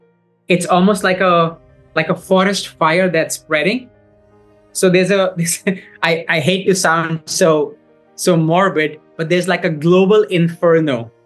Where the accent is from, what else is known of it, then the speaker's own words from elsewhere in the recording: India; You know, I grew up in India.